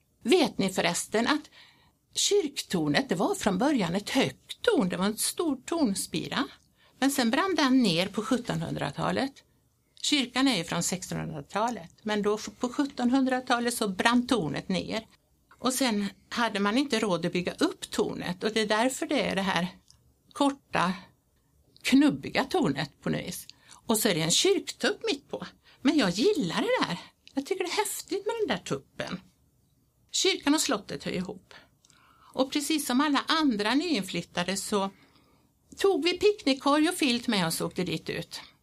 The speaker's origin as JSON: {"language": "Swedish", "town": "Svenljunga", "region": "Västra Götaland County", "country": "Sweden", "lives_now": "Tyresö, Sweden", "said": "Vi hade ju tänkt att flytta tillbaka ner där vi kom ifrån. Både min man och jag, vi är från Svenljunga som ligger söder om Borås."}